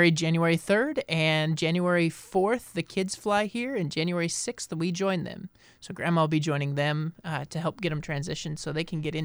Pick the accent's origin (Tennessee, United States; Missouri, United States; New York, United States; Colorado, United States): Colorado, United States; also born or lived in Idaho / Oregon / California; So while I was born in Idaho, I actually graduated high school in Colorado after time in Oregon and Northern and Southern California.